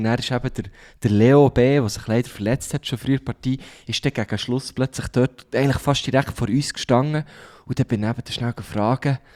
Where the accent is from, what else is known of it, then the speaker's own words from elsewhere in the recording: Aarau, Aargau, Switzerland; Ich bin aus Aarau.